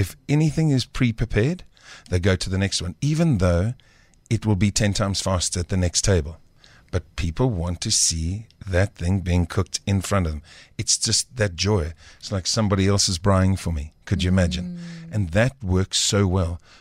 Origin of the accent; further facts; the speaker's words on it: South Africa; born there; I lived abroad. I was born in South Africa and then I went overseas and then I came back.